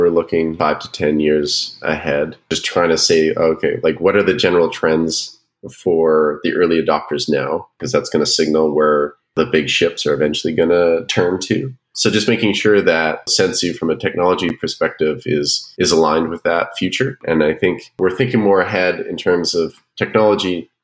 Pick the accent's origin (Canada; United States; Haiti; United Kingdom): Canada; I'm actually Canadian, I'm up in a city called Kamloops, BC, Canada